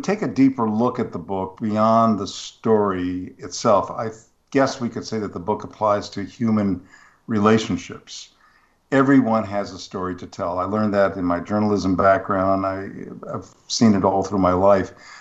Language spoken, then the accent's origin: English; Charlotte, North Carolina, United States; When I visited a raptor center in my hometown of Charlotte